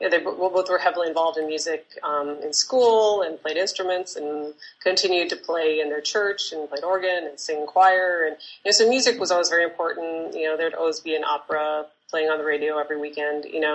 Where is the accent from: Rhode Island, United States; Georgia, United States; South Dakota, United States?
South Dakota, United States; Pierre; where I grew up in Pierre, South Dakota, we had like a concert series